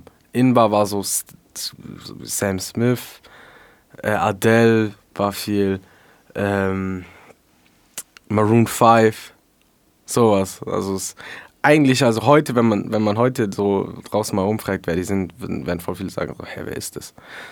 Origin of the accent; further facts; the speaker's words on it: Schwäbisch Hall, Baden-Württemberg, Germany; wir sind aus Schwäbisch Hall und ich freue mich heute hier zu sein.